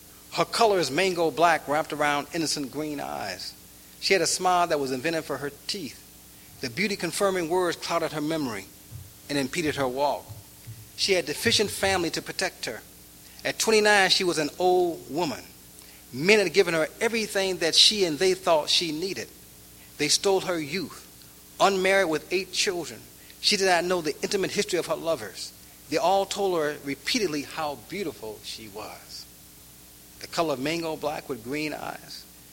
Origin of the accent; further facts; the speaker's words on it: Detroit, Michigan, United States; also born or lived in Chicago; And we grew up around Pimps and Hoes slamming Cadillac doors on the Lower East Side of Detroit, Michigan, and the West Side of Chicago.